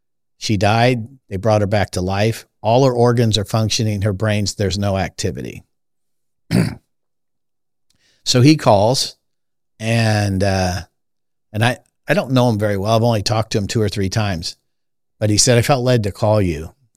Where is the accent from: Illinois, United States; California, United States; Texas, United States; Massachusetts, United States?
California, United States; Los Angeles; I mean, I was raised in Los Angeles in the 60s, and with all the drug and alcohol and the summer of love and all the craziness of that.